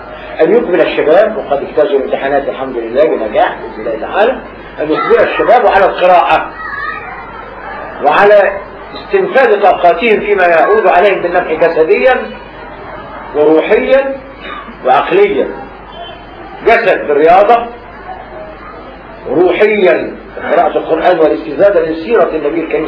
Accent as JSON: {"language": "Arabic", "town": "Alexandria", "region": "Alexandria Governorate", "country": "Egypt", "said": "كان عندنا في اسكندرية بس ثلاثة وقت واحد معيدين في الجامعة، كل اسكندرية"}